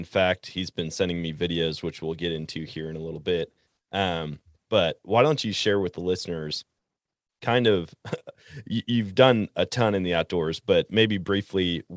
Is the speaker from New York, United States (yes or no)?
no; Wisconsin, United States; Not only did he grow up in my home state of Wisconsin